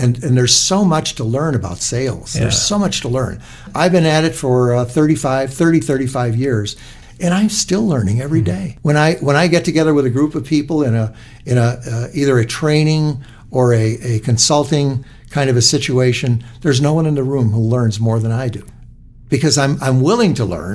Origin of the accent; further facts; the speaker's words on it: Chicago, Illinois, United States; And he came to my old neighborhood that I was born and raised in Chicago, Marquette Park on the southwest side.